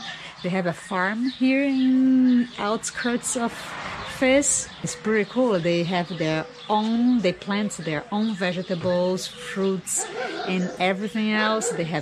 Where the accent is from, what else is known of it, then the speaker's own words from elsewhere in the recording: Brazil; English is a second language; I am from Brazil.